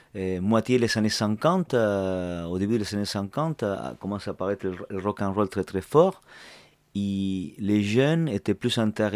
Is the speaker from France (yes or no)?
no; La Plata, Buenos Aires Province, Argentina; born there; French is a second language; Je suis né à La Plata, la capitale de la province de Buenos Aires. Et j'ai commencé mon cours là-bas, à l'université. Et c'est une ville qui est à 60 km de la capitale fédérale, que c'est Buenos Aires